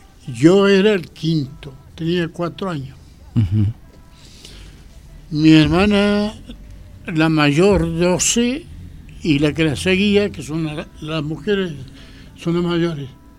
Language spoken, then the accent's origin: Spanish; Santiago del Estero, Argentina; born there; now in Jesús María, Argentina; Santiago del Estero Capital.